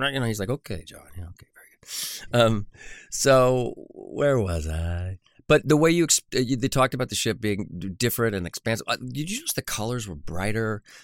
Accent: California, United States; I grew up like a mile away from Knott's Berry Farm. But I was obviously a Disney kid. I grew up in Orange County.

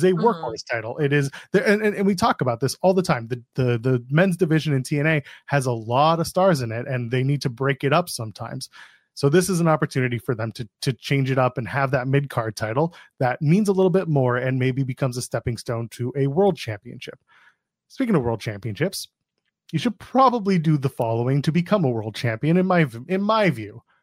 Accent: Canada; I'm not flying Spirit because I'm Canadian.

